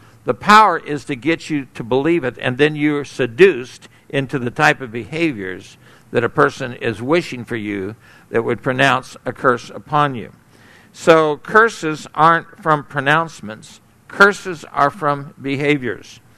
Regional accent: Santa Ana, California, United States; I grew up in Santa Ana, California.

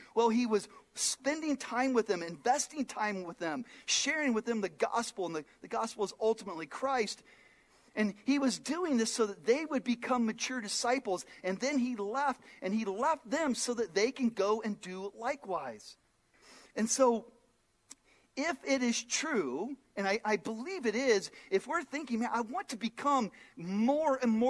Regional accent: Phoenix, Arizona, United States; now in South Dakota, United States; Marcy's from Dallas, I'm from Phoenix, and here we are in South Dakota.

